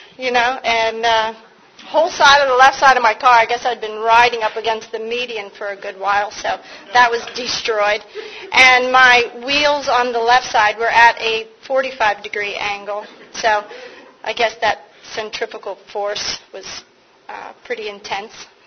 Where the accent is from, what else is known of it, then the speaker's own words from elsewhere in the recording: Pittsburgh, Pennsylvania, United States; And I'm from Pittsburgh. Al's from Pittsburgh, too.